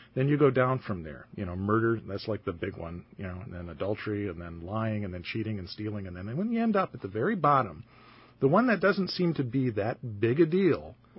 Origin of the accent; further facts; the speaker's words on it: Hebron, Indiana, United States; I'm from Hebron, Indiana, pastor at St. Michael Lutheran Church.